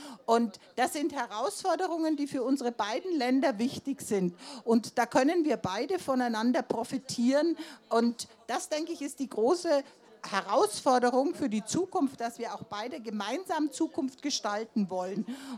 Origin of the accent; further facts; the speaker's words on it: Cheb, Karlovy Vary Region, Czechia; Also nicht nur, ich sage jetzt aus meiner Heimat, Chep, sondern Eger Chep.